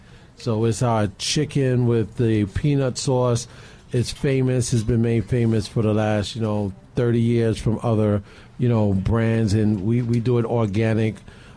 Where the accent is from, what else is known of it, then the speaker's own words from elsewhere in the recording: Brooklyn, New York, United States; I'm from born and raised in Brooklyn.